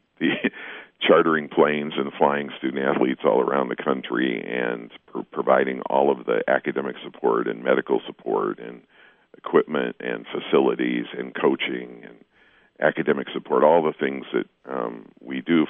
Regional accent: Michigan, United States; I'm a Michigan guy. I'm born and raised in Michigan

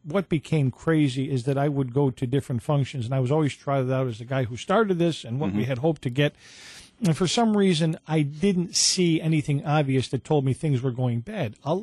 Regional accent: Albany, New York, United States; born there; because I wasn't born in Utica, I was born in Albany, and I spent a good part of my life outside of Utica

